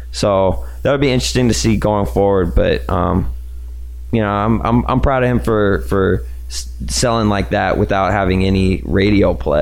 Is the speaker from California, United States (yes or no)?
yes; Los Angeles, California, United States; I'm proud. I'm from Los Angeles, and I'm proud of the artists that come from Los Angeles.